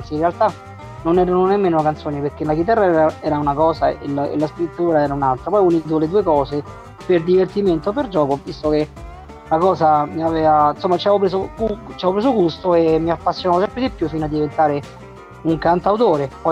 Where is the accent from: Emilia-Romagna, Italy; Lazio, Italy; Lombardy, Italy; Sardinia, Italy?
Lazio, Italy; accent: Roman; senti il mio romanesco come accentuato.